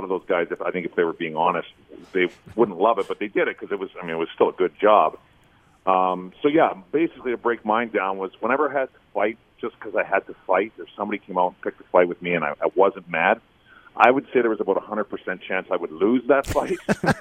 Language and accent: English; Alberta, Canada; Ended up beating my hometown team. I'm from just outside of Edmonton. We played Edmonton in the finals.